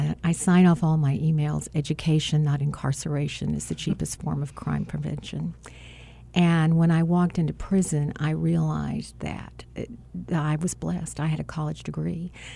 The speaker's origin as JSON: {"language": "English", "region": "Texas", "country": "United States", "said": "Mm-hmm. I'm a Southern girl."}